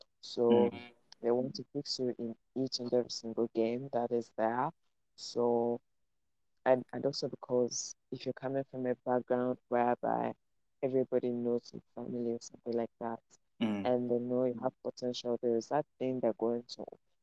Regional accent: Uganda; But what I would say about my childhood here

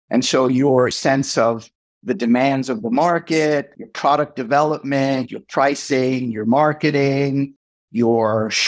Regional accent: New York, United States; moved away as an adult; now in Silicon Valley, United States; I'm originally a New Yorker, but I moved to Silicon Valley at the end of the last millennium

